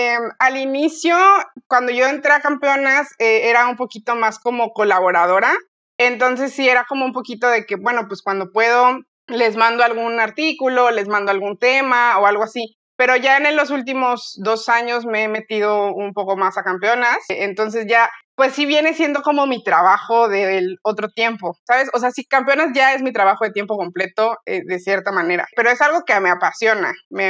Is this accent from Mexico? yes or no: yes; Chiapas, Mexico; now in Monterrey, Mexico; yo soy de Chiapas, pero vivo en Monterrey.